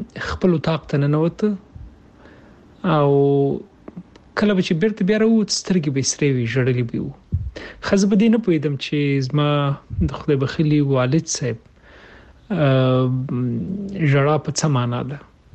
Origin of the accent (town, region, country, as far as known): Kabul, Afghanistan